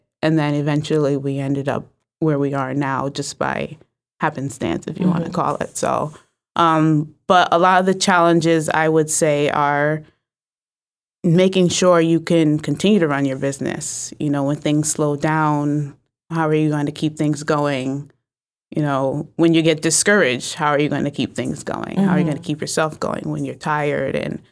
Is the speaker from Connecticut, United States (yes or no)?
yes; New Haven, Connecticut, United States; Well, I'm from New Haven, mm-hmm. so I was born and raised here.